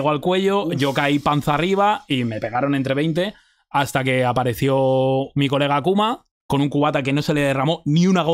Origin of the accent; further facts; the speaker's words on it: Madrid, Community of Madrid, Spain; pues yo soy de Vallecas, yo nací en Vallecas, aunque luego me mudé a Moratala muy pequeño.